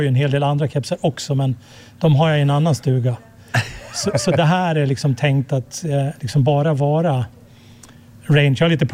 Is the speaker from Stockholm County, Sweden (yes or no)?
no; Fagersta, Västmanland County, Sweden; now in Smedjebacken, Sweden; eftersom jag är från Fagersta, men jag bor ju sedan länge då i Smedjebacken.